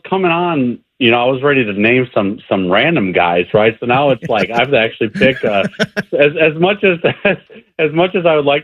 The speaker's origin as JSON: {"language": "English", "region": "Indiana", "country": "United States", "tie": "born or raised there"}